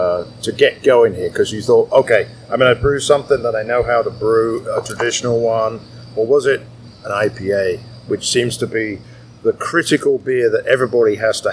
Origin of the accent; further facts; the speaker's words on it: England, United Kingdom; see, I'm English.